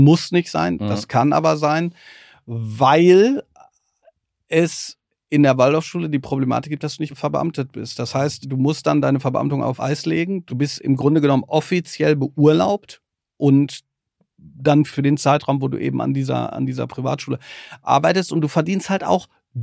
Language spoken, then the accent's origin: German; Herdecke, North Rhine-Westphalia, Germany; born there; Ich bin in Herdecke geboren im Krankenhaus